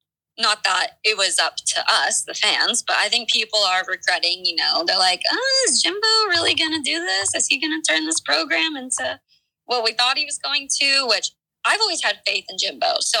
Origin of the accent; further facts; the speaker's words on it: Texas, United States; Obviously, being a Texan, I think it's going to be incredible.